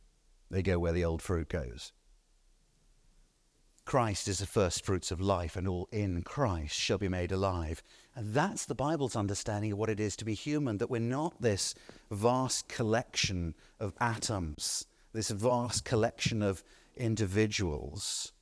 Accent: Australia; I can tell you the reason I'm Australian is because my great-great-great-great-grandmother, she stole some cotton in London and was deported for it.

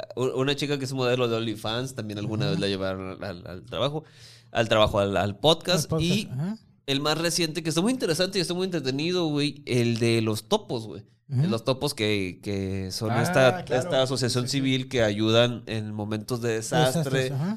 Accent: Mexico City, Mexico; also born or lived in Guaymas; Soy un chilango que no se muera a 30 grados

